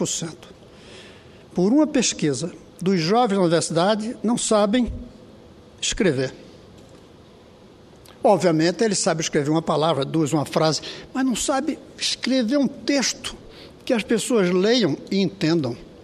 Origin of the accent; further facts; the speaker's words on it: Brazil; manifestar a vergonha que eu sinto como brasileiro